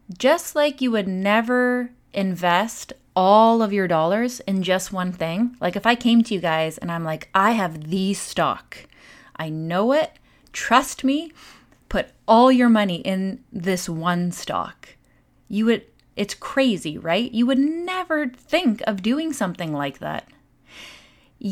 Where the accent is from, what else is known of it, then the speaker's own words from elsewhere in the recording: Canada; especially as a Canadian.